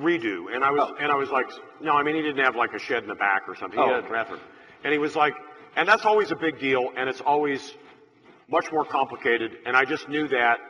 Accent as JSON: {"language": "English", "region": "Missouri", "country": "United States", "said": "Senator, we're from Missouri."}